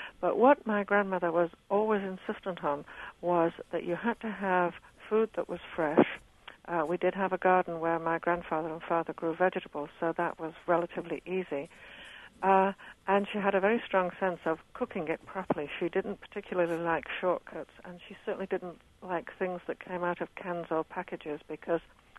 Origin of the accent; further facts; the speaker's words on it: England, United Kingdom; I, when I was a child, I was not particularly encouraged to cook, but we lived for quite a long while with my grandmother